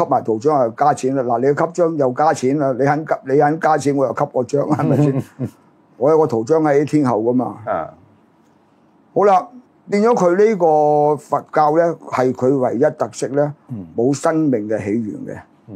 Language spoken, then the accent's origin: Cantonese; Hong Kong; 咁我哋香港人，你有冇净系你有鬼啊？